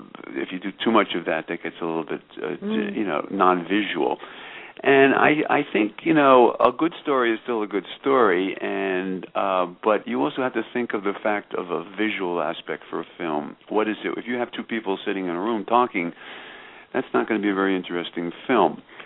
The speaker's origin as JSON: {"language": "English", "town": "New York City", "region": "New York", "country": "United States", "tie": "born or raised there", "said": "But then I grew up in New York City playing stickball on the streets, and my son was born in Paris."}